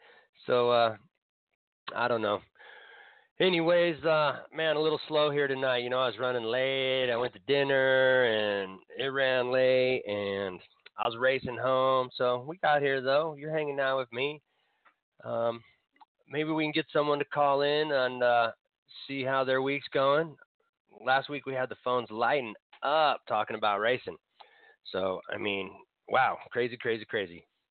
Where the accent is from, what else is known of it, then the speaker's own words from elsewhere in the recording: Tahoe, California, United States; You know, I grew up in Tahoe. So when you hit Folsom, it's Sacramento.